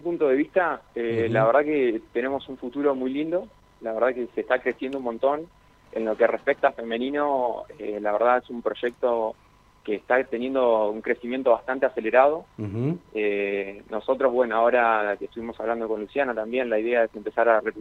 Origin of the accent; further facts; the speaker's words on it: La Plata, Buenos Aires Province, Argentina; Yo soy de La Plata.